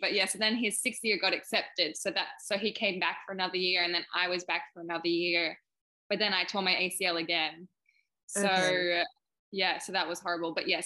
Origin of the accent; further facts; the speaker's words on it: Australia; well, I'm Australian and he's Canadian.